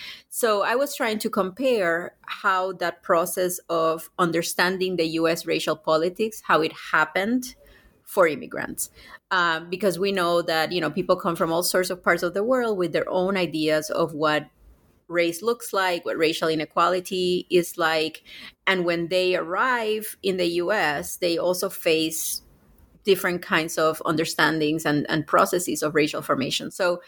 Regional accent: Puerto Rico; why I grew up in Puerto Rico thinking of Puerto Rican nationalism as something so incredibly positive

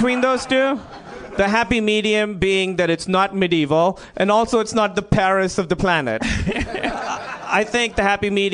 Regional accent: Pakistan; I grew up in Pakistan.

